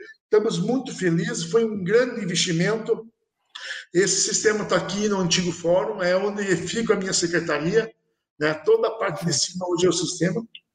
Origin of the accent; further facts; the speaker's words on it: Campo Largo, Paraná, Brazil; como a gente é nascido e criado em Campo Largo, a gente quer fazer o melhor para a cidade.